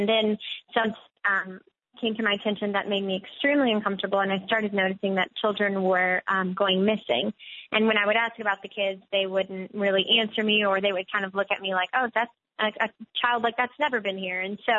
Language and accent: English; Louisiana, United States; and I'm from Louisiana, and I was like, oh, we need flatland.